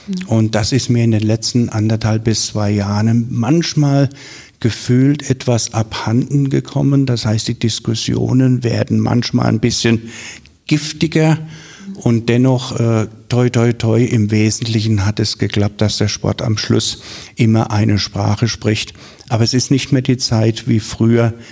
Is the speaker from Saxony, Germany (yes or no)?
no; Rhineland-Palatinate, Germany; Aus Wiesbaden komme ich nicht. Ich komme aus der Pals. Ich komme aus der Pals, der liebe Gott erhalts. Nein, ich komme aus der Nähe von Neustadt an der Weinstraße.